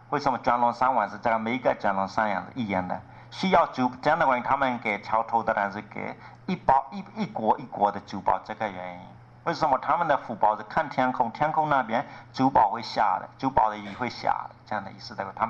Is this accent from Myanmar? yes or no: yes; Myanmar; Chinese is a second language; 我们缅甸人跟你们这个差别，你们是执着很紧